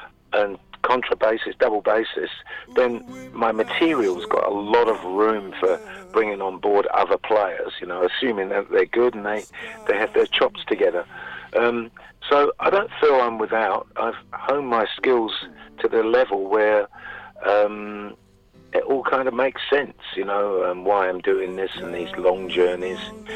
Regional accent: United Kingdom; born there; although I'm also British as well by birth.

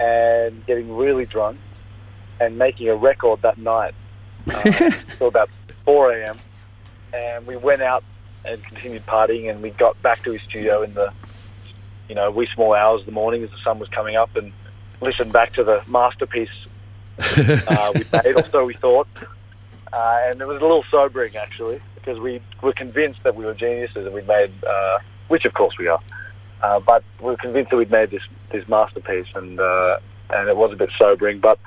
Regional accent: Sydney, New South Wales, Australia; opening for … at the Sydney Opera House in my hometown

